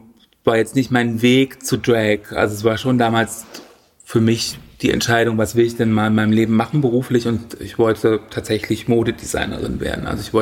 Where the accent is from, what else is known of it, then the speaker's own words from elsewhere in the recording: Halle, Saxony-Anhalt, Germany; Ich habe damals in Halle an der Saale gelebt, wo ich herkomme